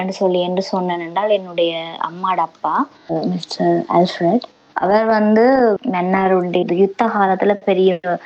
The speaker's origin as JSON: {"language": "Tamil", "town": "Mannar", "region": "Northern Province", "country": "Sri Lanka", "tie": "born or raised there", "said": "நான் பிறந்து வளர்ந்தது எல்லாமே மன்னார்ல தான். என்னுடைய தாய் தந்தையர்கள் யாழ்ப்பாணத்து பின்னணியை கொண்டிருந்தாலும் நான் பிறந்தது வளர்ந்தது எல்லாமே மன்னார்ல."}